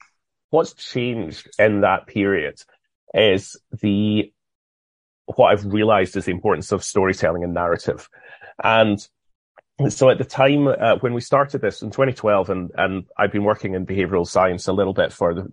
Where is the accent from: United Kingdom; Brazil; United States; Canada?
United Kingdom; Being British, tea is a big thing for us